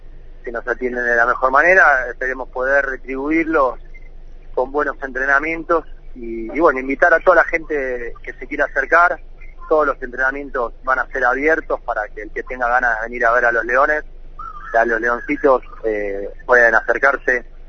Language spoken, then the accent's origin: Spanish; Argentina; Yo también soy hincha de Argentina, soy argentino